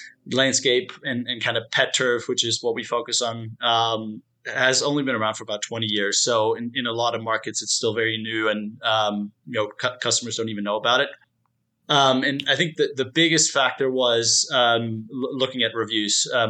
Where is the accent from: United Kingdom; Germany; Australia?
Germany; moved away as an adult; now in United States; I was born and raised in Germany. Not sure if you knew about that, but born and raised in Germany. Came to the U.S. By running track. I ran track at the University of Texas.